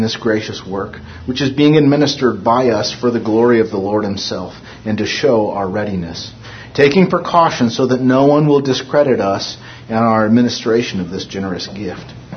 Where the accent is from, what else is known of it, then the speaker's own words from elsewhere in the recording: California, United States; I'm pretty sure Paul would not refer to them as the three dudes, and I'm from California, though, so I will.